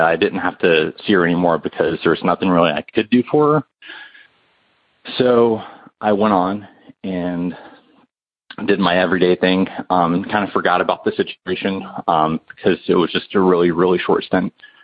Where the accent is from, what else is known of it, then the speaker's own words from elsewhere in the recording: North Carolina, United States; I'm from North Carolina, and my story deals with me being a hospice volunteer.